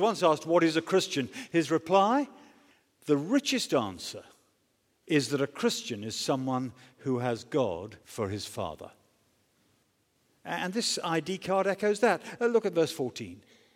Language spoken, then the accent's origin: English; United Kingdom; Yeah, then, well, I'm a Brit.